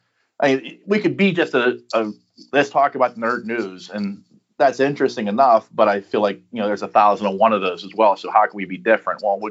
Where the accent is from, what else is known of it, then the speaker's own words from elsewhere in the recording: Port View, Pennsylvania, United States; I grew up in Port View, which is just outside of McKeesport.